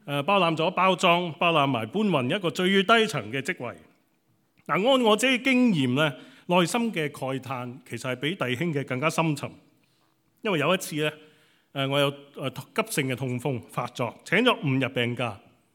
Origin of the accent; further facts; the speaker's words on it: Hong Kong; now in United Kingdom; 尤其是对我们香港人来讲，能够稍微逃离一下这个 pub food 啊